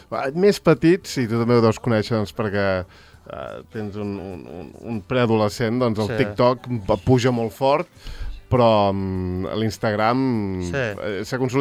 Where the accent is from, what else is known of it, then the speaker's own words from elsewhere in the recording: Catalonia, Spain; jo soc de prop de Mataró.